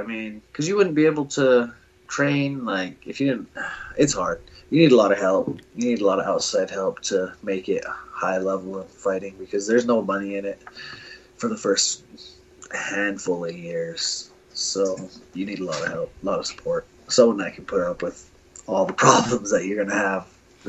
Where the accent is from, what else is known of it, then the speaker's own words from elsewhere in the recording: Pine Ridge, South Dakota, United States; Yeah, I grew up in Pine Ridge, South Dakota.